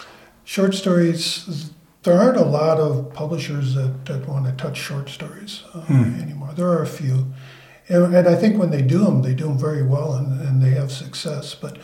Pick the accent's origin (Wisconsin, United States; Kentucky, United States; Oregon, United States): Wisconsin, United States; moved away as an adult; also born or lived in Chicago; I was born in Chicago. I grew up in Wisconsin, and we moved. I always wanted to move out west, and finally had the opportunity in 2002, when I took a job with the USDA.